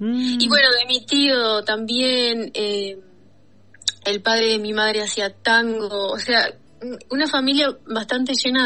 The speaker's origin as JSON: {"language": "Spanish", "town": "Tambores", "region": "Tacuarembó", "country": "Uruguay", "tie": "born or raised there", "moved": "as an adult", "lives_now": "Montevideo, Uruguay", "said": "Yo soy oriunda de Tacuarembó, ciudad, pero toda mi infancia fue en Tambores, que es un pequeño pueblito, uh-huh. Ni siquiera pueblito, es villa, sí. Que de un lado de la calle es Paysandú y cruzando la calle es Tacuarembó."}